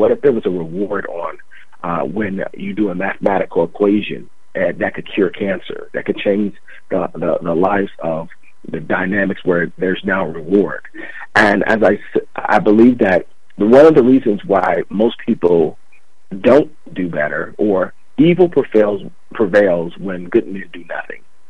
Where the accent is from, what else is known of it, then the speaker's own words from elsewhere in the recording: Chicago, Illinois, United States; because I'm from Chicago, a.k.a. Chirac, where less than 30% of homicides are being solved.